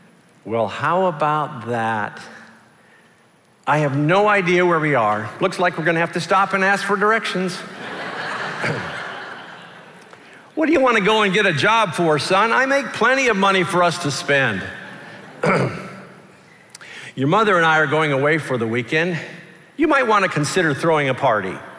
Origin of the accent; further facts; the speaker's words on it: Dallas, Texas, United States; as a 16-year-old boy growing up in Dallas, Texas, I've had some interesting Father's Days